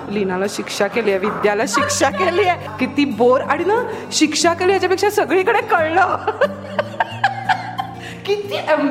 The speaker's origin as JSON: {"language": "Marathi", "town": "Mumbai", "region": "Maharashtra", "country": "India", "tie": "born or raised there", "said": "नाही नाही, मी मूळची मुंबईचीच, माझा जन्म पण मुंबईमधलाच, माझी कर्मभूमी, जन्मभूमी, जे काय आहे ते सगळं मुंबई."}